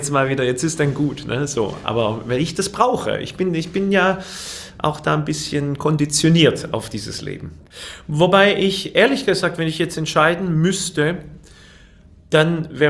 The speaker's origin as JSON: {"language": "German", "town": "Fellbach", "region": "Baden-Württemberg", "country": "Germany", "tie": "born or raised there", "also_born_or_lived": "Waiblingen", "said": "Ich bin in Waiblingen geboren, aber in Fellbach-Schmieden aufgewachsen."}